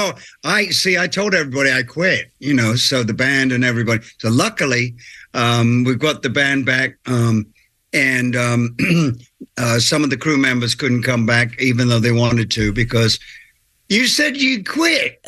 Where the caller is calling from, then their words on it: Nashville, Tennessee, United States; Yes, I am calling you from Nashville.